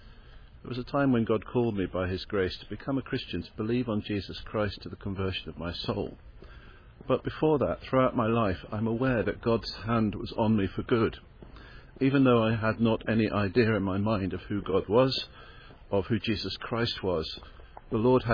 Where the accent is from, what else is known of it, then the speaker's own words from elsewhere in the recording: South East England, United Kingdom; I was born in Surrey and spent my childhood in Surrey.